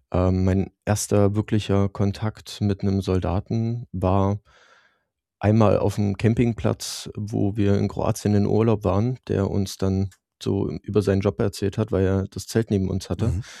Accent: Leipzig, Saxony, Germany; now in Berlin, Germany; Ich bin im Bundeswehrkrankenhaus Berlin tätig, komme ursprünglich aus Leipzig und bin vor 10 Jahren nach Berlin gezogen

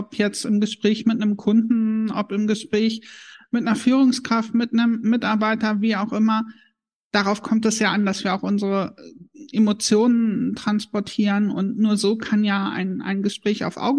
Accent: Harz, Germany; Ich komme aus dem Harz und wir haben in unserer Sprache im Harz noch sehr viele plattdeutsche Begriffe mit drin. Oder beziehungsweise hatten wir sie damals noch mit drin. Da bin ich mit aufgewachsen, die habe ich natürlich auch ganz normal verwendet.

